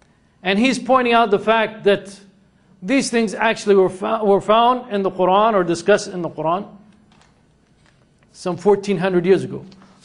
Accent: Spain; English is a second language; I'm originally from Spain. They were in Spain for many centuries. I'm actually from the part of Spain that they never conquered.

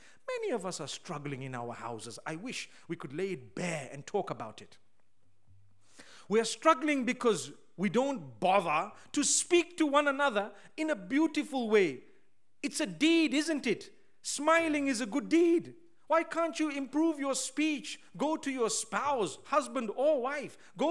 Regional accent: Pakistan; I come from Pakistan. We don't ever say that.

